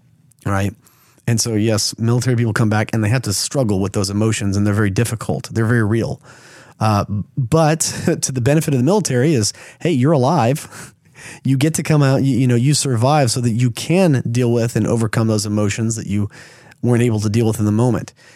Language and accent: English; Texas, United States; now in Missouri, United States; I grew up in Texas. I live in Missouri now.